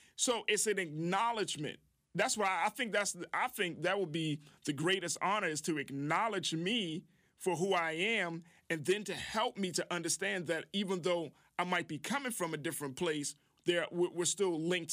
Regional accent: Baltimore, Maryland, United States; And I'm like, no, I'm from Baltimore.

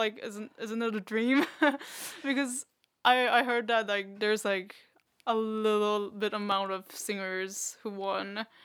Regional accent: South Korea; I'm from South Korea.

